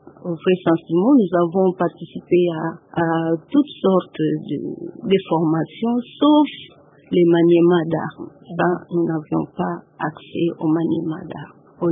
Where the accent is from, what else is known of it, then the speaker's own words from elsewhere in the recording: Fataki, Ituri, DR Congo; also born or lived in Bunia; Donc, j'ai fini à Fataki. J'ai commencé mes études primaires à Nyakasanza, à Bunia. Et puis, après l'indépendance, nous sommes venus dans le Bazouélé, à Bouta, à Bambisa, Kitoulé précisément.